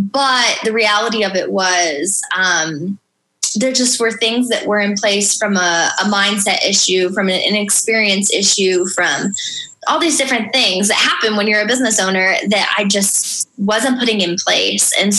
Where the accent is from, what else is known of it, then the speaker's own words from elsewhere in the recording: Ohio, United States; I'm from Ohio. It's more like a blue collar, you work hard every day